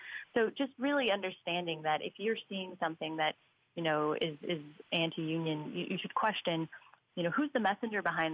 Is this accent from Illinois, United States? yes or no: yes; Chicago, Illinois, United States; So a good example, I'm from Chicago.